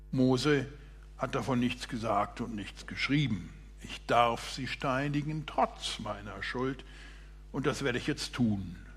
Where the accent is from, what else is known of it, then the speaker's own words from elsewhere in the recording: Baden-Württemberg, Germany; Aber auch bei uns hier im Schwabenland gibt es solche, die mir zu ernst oder nicht ernst genug